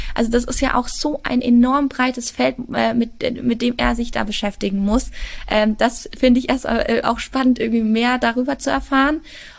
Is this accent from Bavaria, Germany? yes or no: yes; Würzburg, Bavaria, Germany; ich komme aus Würzburg, habe da in Regensburg studiert, beide Städte mit tollen Unis.